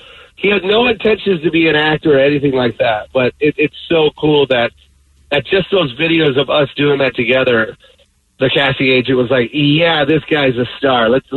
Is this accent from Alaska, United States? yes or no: no; Tacoma, Washington, United States; And the fact that people know that I'm from Tacoma makes me that more happier, man.